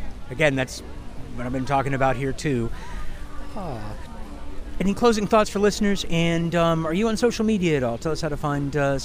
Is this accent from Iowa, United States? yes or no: yes; Iowa, United States; You know, I was born and raised in Iowa, and to me, Hempfest is like a massive state fair, only without the livestock.